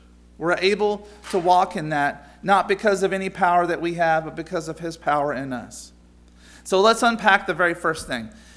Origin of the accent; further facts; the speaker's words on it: United States; my mother and I, we were raised right in the Alabama-Tennessee line